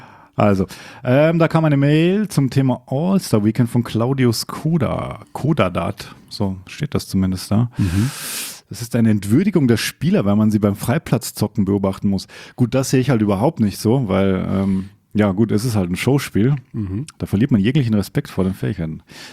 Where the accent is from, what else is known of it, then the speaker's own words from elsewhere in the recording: Bregenz, Vorarlberg, Austria; in meiner Heimat